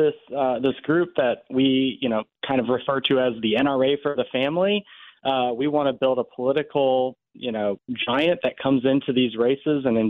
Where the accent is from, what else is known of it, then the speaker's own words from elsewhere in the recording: Illinois, United States; we're both from Illinois, so we were pretty gung-ho for coming in there.